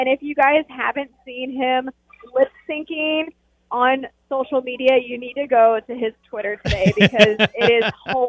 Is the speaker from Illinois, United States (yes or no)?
yes; Waterloo, Illinois, United States; I mean, I grew up in Waterloo, Illinois, and there are four courses in the small little community that I grew up in.